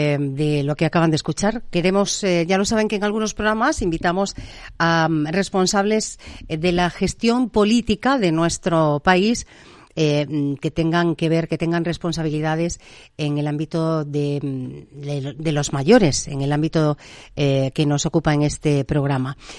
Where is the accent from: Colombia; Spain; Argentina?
Spain; Extremadura; a todos aquellos que llegan de mi tierra, de Extremadura, especialmente desde Miajadas.